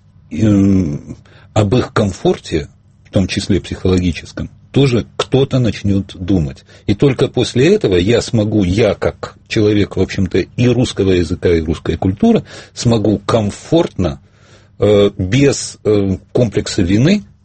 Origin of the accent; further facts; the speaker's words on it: Kyiv, Ukraine; я в Киеве вырос на Крещатике и в коммунальной квартире, и мелодией моего детства был идыш, еврейский язык, на котором говорила значительная часть населения города Киева.